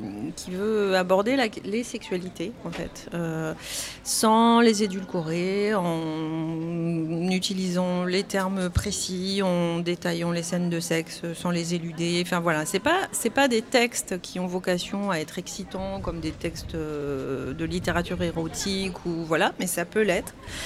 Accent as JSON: {"language": "French", "region": "Île-de-France", "country": "France", "tie": "born there", "lives_now": "Poitiers, France", "said": "J'ai commencé dans un petit village d'Île-de-France."}